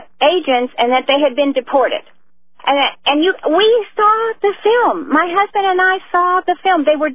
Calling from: Austin, Texas, United States; Hi, I'm calling from Austin, Texas.

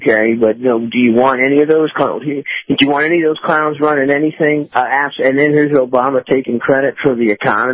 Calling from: Tampa, Florida, United States; Well, Captain … in Tampa.

